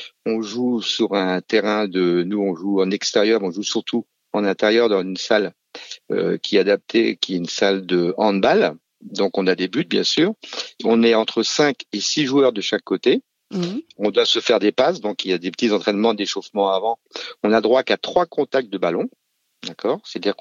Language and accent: French; Centre-Val de Loire, France; dans le Loir-et-Cher, voilà pourquoi nous, on est quand même assez particuliers. On est des Gaulois, puisqu'on est le seul village du Loir-et-Cher à avoir une équipe de football.